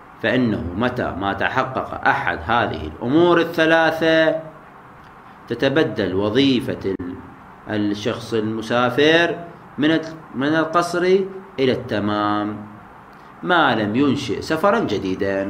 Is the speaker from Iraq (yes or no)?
yes; Najaf, Najaf Governorate, Iraq; born there; فمثلا أنا ولدت في مدينة النجف، فهنا هذه تعد بلدي وموطني، وأنا أعد فيها حاضرا غير مسافر